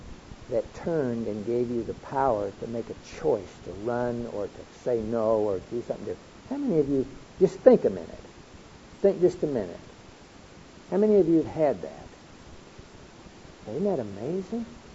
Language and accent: English; Hollis, Oklahoma, United States; here I was, a little farm guy from Oklahoma. I grew up in Hollis, Oklahoma